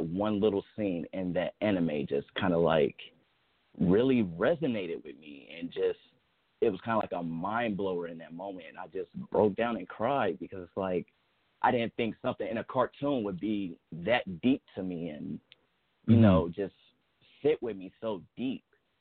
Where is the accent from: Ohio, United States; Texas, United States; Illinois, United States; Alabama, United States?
Ohio, United States; Dayton; I'm pretty much just praying over my city. I'm from Dayton, Ohio.